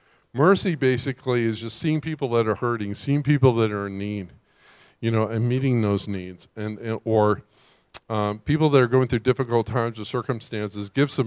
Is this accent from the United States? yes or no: yes; California, United States; now in Hawaii, United States; I grew up in California, which is expensive. And then I moved to Hawaii